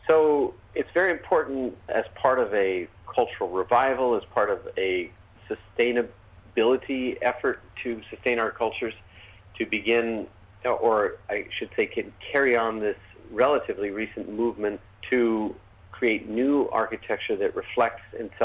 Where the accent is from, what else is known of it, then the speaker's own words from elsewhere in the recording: United States; I'm an architect from the United States.